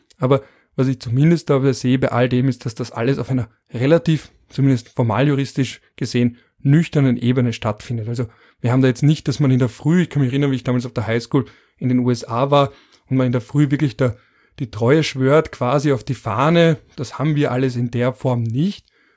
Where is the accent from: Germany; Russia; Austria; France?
Austria; Vienna; Ich bin auch Margaretner und dann Wiener und dann, wenn man auf Erasmus ist, ist man auf einmal Österreich.